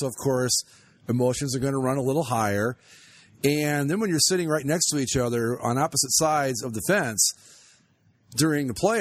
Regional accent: Midwest, United States; Just happy that I'm a Midwestern hockey fan because that means I don't know shit and nobody cares about me.

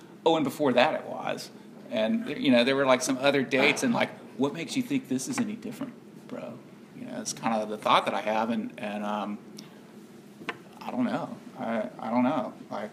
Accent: Georgia, United States; born there; I was born here in Georgia to pretty, fairly normal for the early 70s. Kind of Georgia Southern, real traditional parents.

